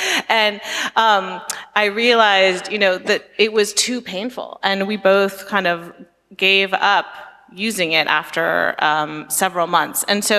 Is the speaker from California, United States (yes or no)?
yes; California, United States; I grew up in Silicon Valley.